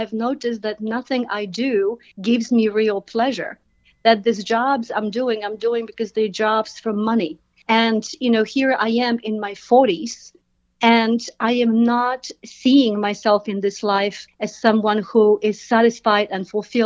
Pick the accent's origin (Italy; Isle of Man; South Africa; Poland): Poland; English is a second language; moved away as an adult; now in United States; I came to this country from Poland with $200 in my pocket, one suitcase in my hand, knowing one person in New York with barely speaking English.